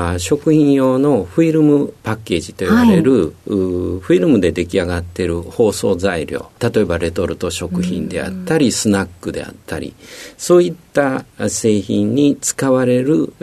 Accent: Kishiwada, Osaka, Japan; born there; 大阪府岸和田市という、だんじり祭りで有名な町に生まれました。

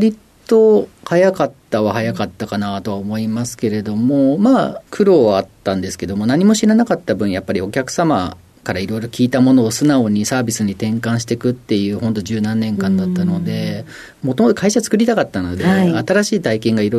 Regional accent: Yamanashi, Japan; 山梨ですね。山梨県です。

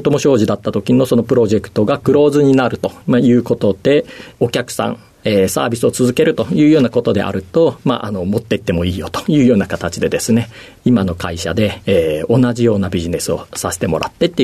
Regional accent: Hikone, Shiga, Japan; 滋賀県彦根市。

